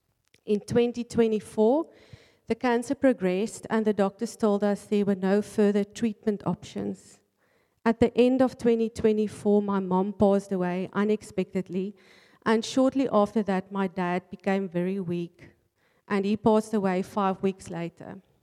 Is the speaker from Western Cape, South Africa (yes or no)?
yes; Wellington, Western Cape, South Africa; I grew up in Wellington, where I also completed my matric. We went to church as a family, but it was more about tradition than a real relationship with God.